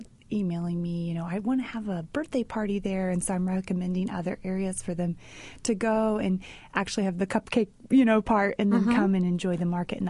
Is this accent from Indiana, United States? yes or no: yes; Yorktown, Indiana, United States; So I grew up in Yorktown, Indiana, and they had a really robust German program while I was there.